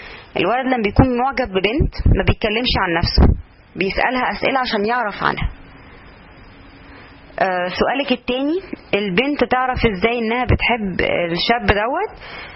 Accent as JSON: {"language": "Arabic", "country": "Egypt", "said": "إحنا كمجتمع مصري أو كمجتمع عربي شعوب عاطفية بزيادة"}